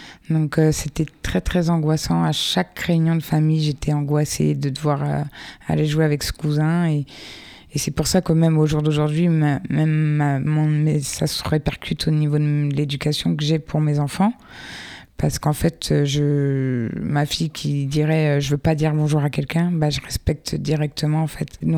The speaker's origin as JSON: {"language": "French", "region": "Brittany", "country": "France", "said": "donc j'ai 31 ans, je viens de Bretagne"}